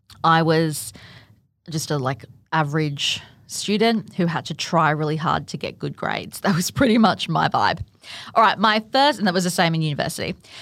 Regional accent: Gold Coast, Queensland, Australia; I'm born and bred on the Gold Coast, where I'm coming to you from right now. I've lived here my whole life apart from I lived overseas for about 6 months when I was 17.

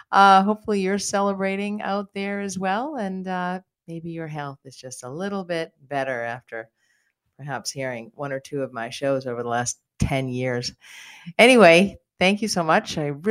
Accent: United States; I can tell you, being an American

